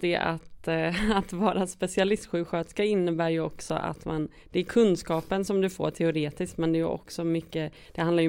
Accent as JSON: {"language": "Swedish", "town": "Gothenburg", "region": "Västra Götaland County", "country": "Sweden", "lives_now": "Jämtland, Sweden", "said": "jag känner ju mig alltid som en göteborgare i Jämtland. Jag blir liksom inte jämte. Så. Men jag trivs ändå här nu."}